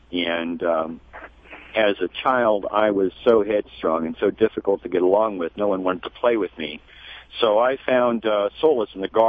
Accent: Kansas, United States; born there; I was born in Kansas

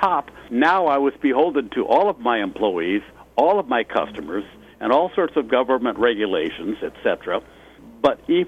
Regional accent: Spokane, Washington, United States; also born or lived in San Clemente / San Diego; now in Seattle, United States; even though I live in Seattle, I was raised in Spokane, but I went to high school in San Clemente.

